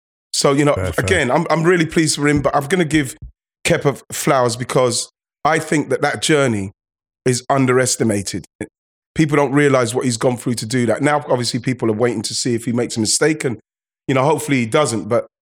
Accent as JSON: {"language": "English", "region": "England", "country": "United Kingdom", "said": "I do hope for Potter's sake, as another Englishman, you know, he can continue to just progress slowly with what he's doing."}